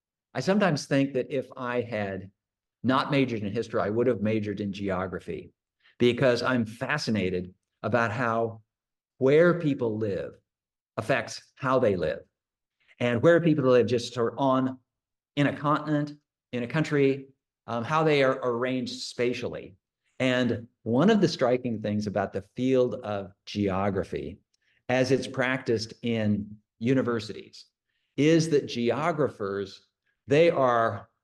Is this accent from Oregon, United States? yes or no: yes; Oregon, United States; I'm from the western part of the United States. And just to give you one example, growing up on the West Coast, I looked east and I thought, well, okay, Denver's well east of Oregon.